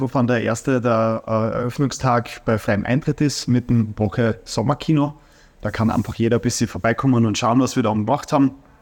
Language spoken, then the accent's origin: German; Kindberg, Styria, Austria; Und Kindberg, meine Heimat